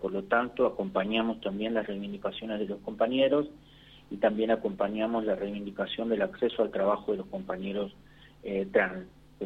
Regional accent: Entre Ríos, Argentina; yo soy de Entre Ríos

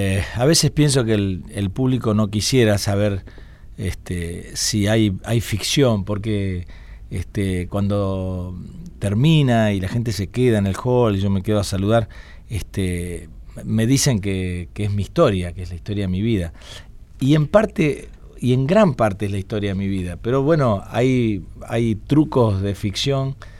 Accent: Paraná, Entre Ríos, Argentina; born or raised there; moved away as an adult

